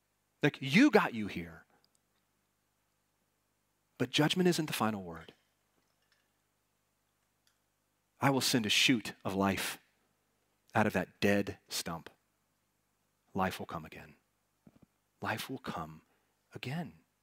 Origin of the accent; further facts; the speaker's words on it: Washington, United States; Now, I grew up in Washington. I was a wee lad when Mount St. Helens erupted on May 18th of 1980.